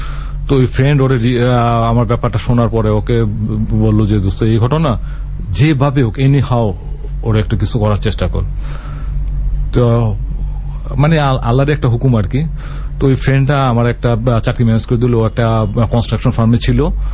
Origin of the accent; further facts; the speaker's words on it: Dhaka, Dhaka Division, Bangladesh; born there; আমি জন্মাইছি ঢাকা শহরে